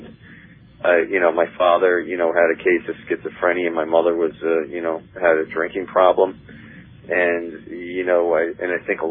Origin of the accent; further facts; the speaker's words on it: New York, United States; I grew up on Long Island, basically, and a wealthy town on the North Shore of Long Island. And, you know, this is back in the 80s, basically.